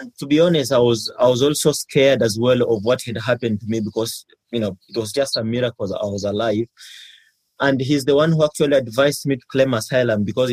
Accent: Kenya; moved away as an adult; now in United Kingdom; I'm from Kenya. I was born in Kenya, raised in Kenya my whole life.

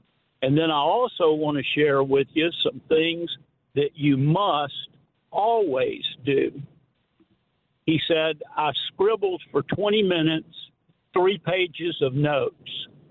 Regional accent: Alabama, United States; now in South Carolina, United States; I'm a transplant from Alabama. I was at Alabama 66 to 69.

